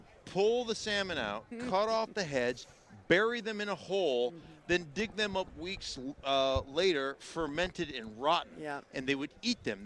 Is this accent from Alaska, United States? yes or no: yes; Alaska, United States; So the truth of the matter is I grew up in Alaska.